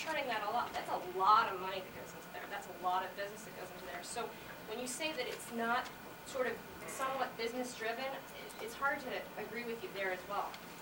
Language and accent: English; United States; I'm from the States, I'm kind of neutral, so.